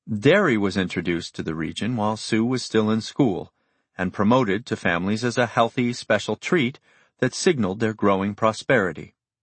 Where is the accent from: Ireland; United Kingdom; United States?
United States; as an American, is hard for me to imagine.